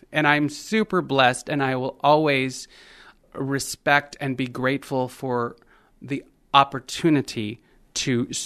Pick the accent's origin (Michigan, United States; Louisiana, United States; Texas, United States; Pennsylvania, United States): Texas, United States; San Antonio; I'm from San Antonio. I will never not be from San Antonio. And so every bit of my work is peppered with those references, that background history that I have.